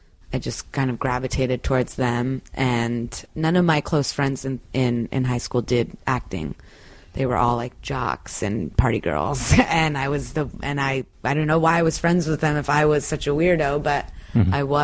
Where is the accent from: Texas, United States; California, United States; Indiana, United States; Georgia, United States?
California, United States; Palo Alto; Mostly in Palo Alto in Northern California.